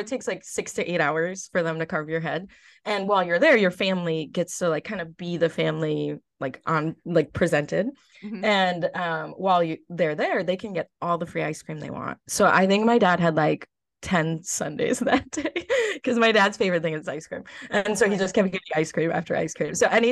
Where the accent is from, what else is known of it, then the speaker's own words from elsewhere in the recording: Lakeville, United States; So in high school, I told my mom, I was like, I might run for Miss Lakeville, my hometown.